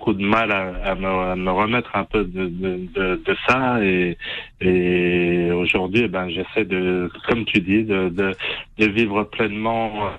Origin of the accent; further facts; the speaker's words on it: Skikda, Skikda Province, Algeria; Moi, je suis de l'Est de l'Algérie.